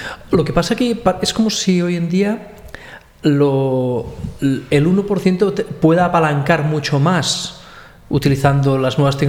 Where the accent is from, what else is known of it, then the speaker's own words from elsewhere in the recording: Badalona, Catalonia, Spain; mi ciudad natal, que es Badalona, en el norte de Barcelona